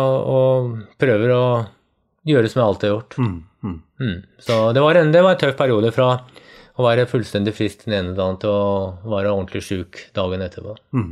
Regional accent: Oslo, Norway; Når jeg vokste opp, så var jeg på skauen hver eneste helg. Jeg vokste opp nede I Østmarka.

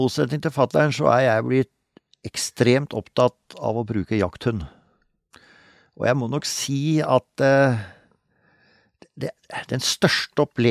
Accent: Vestfold og Telemark, Norway; ble vårt samlingssted i sørøstlige delen av Hardangervidda, altså nord for Møsvann, så det var egentlig der jeg vokste opp.

